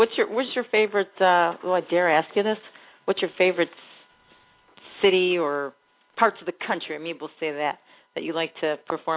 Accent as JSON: {"language": "English", "town": "Chicago", "region": "Illinois", "country": "United States", "tie": "born or raised there", "said": "I grew up here all my whole life, born and raised in Chicago."}